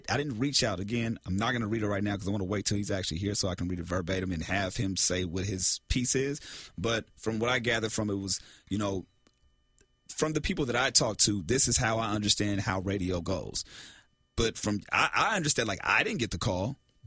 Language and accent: English; Carson, California, United States; I'm like, hey, dog, I'm from Carson. I don't get down like that.